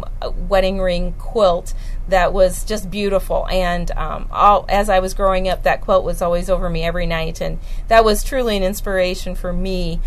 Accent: Storm Lake, Iowa, United States; I'm from Storm Lake, Iowa.

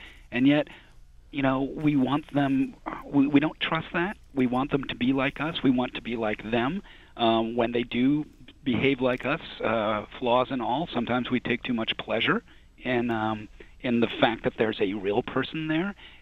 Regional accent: New York City, New York, United States; You know, being a New Yorker and also living at that point three blocks from where … was killed

